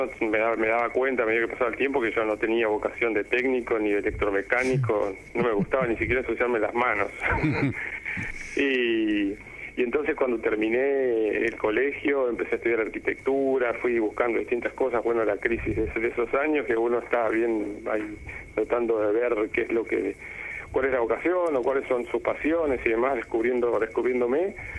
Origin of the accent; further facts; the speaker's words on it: Entre Ríos, Argentina; moved away as an adult; now in Buenos Aires, Argentina; yo crecí en Entre Ríos y vine a trabajar a Buenos Aires cuando terminé el secundario